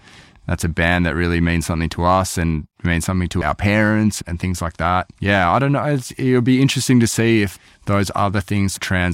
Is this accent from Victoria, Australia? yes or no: yes; Melbourne, Victoria, Australia; being Australian, growing up in Melbourne